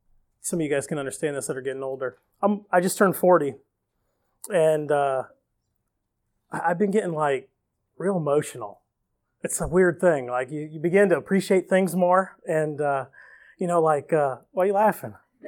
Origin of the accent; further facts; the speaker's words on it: Ohio, United States; also born or lived in Ottumwa, Iowa; I was born in Ottumwa, Iowa, into a very law-oriented movement. Moved to Ohio, Northwest Ohio, and my mom was devout.